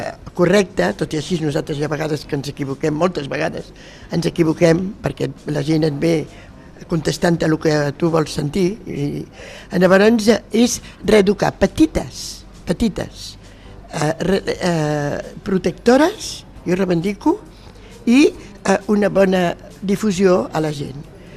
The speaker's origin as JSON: {"language": "Catalan", "country": "France", "said": "jo sóc francesa"}